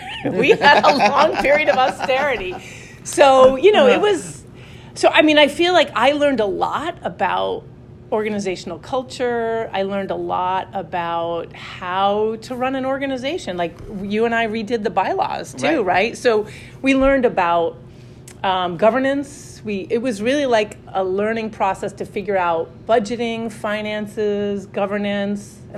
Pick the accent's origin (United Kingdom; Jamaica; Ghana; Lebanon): Lebanon; now in United States; I grew up in Lebanon, and so there was a family connection.